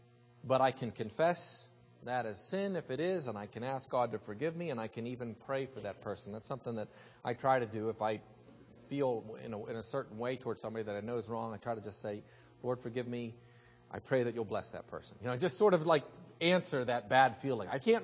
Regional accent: Pennsylvania, United States; I mean, I grew up in Western Pennsylvania, like most of you.

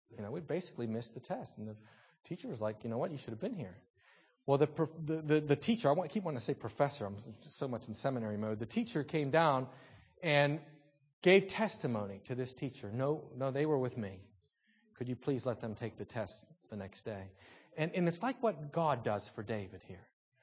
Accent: Salzburg, Austria; When I was a kid, growing up in Salzburg

